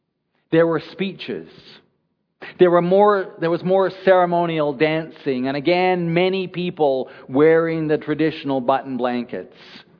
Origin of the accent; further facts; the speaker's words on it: Prince Rupert, British Columbia, Canada; I have other memories from when I was growing up in Prince Rupert.